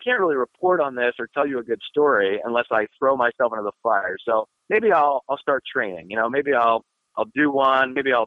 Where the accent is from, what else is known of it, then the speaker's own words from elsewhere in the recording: East Coast, United States; And growing up on the East Coast, you know, I'm so not used to that.